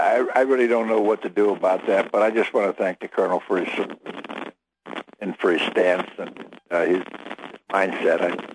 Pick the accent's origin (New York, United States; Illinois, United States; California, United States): Illinois, United States; Chicago; I'm from Chicago. There's a little voter fraud in Chicago, believe me.